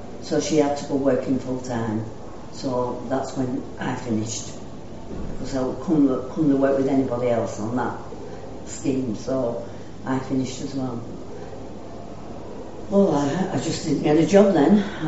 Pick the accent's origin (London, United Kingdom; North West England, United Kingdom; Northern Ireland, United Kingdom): North West England, United Kingdom; Blackburn; I come from Blackburn originally